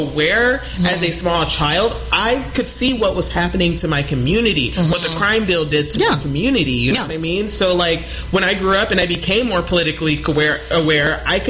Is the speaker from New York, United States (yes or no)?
no; Detroit, Michigan, United States; Like, I grew up in Detroit in the fucking hood, and I went to shit-ass schools